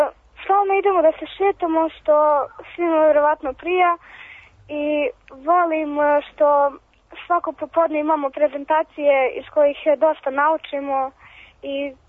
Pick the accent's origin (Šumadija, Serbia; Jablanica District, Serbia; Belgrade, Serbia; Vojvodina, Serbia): Belgrade, Serbia; Lazarevac; imam 12 godina, ja sam iz Lazarevca.